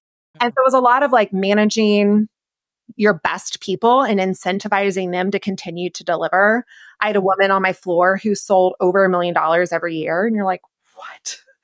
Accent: the South, United States; The holiday hours and the fact that I grew up in the South, I was living in New York City.

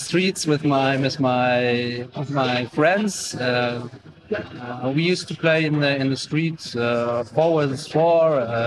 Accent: Bonn, North Rhine-Westphalia, Germany; So I'm from Bonn. It's Bonn. Near Bonn.

